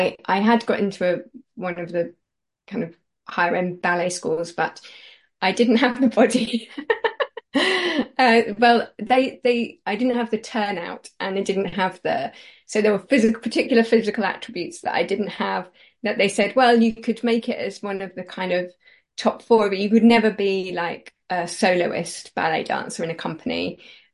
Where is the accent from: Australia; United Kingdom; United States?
United Kingdom; Lowestoft, East of England; moved away; also born or lived in Leicester; No, I was born in Leicester till I was 6. Then we moved to Lowestoft, and then I went back to Leicester to work at the university